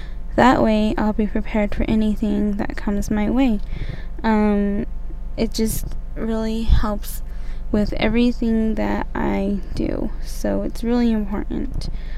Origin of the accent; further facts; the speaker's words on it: Albuquerque, New Mexico, United States; I am from Albuquerque, New Mexico.